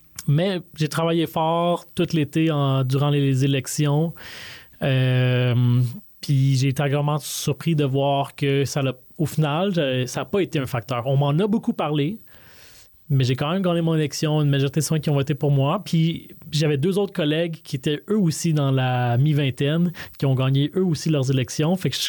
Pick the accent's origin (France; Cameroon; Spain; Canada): Canada; Laval, Quebec; Ben, en fait, moi, j'ai grandi à Vimont-Auteuil.